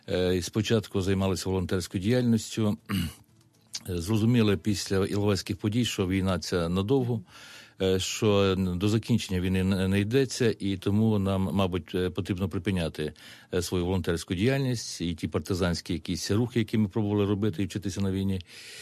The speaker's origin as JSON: {"language": "Ukrainian", "region": "Zakarpattia Oblast", "country": "Ukraine", "said": "Ну, от і в зв'язку з тим, що ми з Закарпаття"}